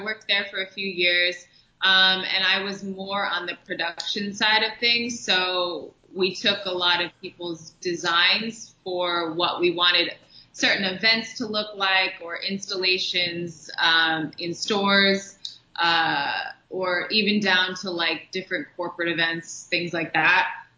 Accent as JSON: {"language": "English", "region": "Pennsylvania", "country": "United States", "said": "I'm from Pennsylvania. So I came from the Poconos, so it's close to New York. So I've always kind of been familiar with the city."}